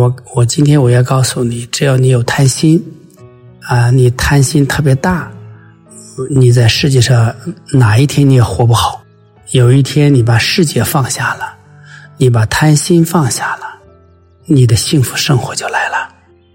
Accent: China; 你看看我们中国人，中国的企业，不管大企业小企业，有一个很大的毛病

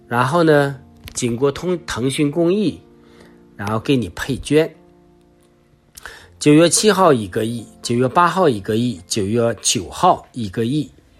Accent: China; 我们中国人对做慈善呢，都不太尽心尽力

